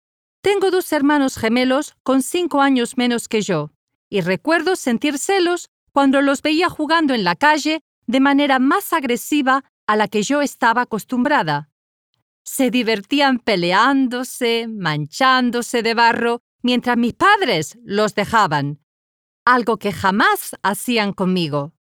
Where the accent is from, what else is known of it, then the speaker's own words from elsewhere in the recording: Patagonia, Argentina; Yo crecí en Argentina, en un pequeño pueblo de la Patagonia